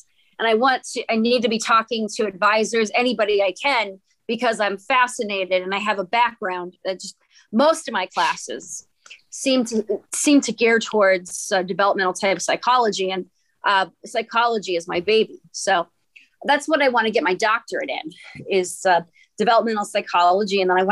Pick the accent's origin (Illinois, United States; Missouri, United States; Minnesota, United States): Minnesota, United States; moved away as an adult; now in Atlanta, United States; So when I moved to Atlanta from Minnesota at the age of 21, my aunt told me that, okay, do you want to flip burgers the rest of your life or do you want to go back to school?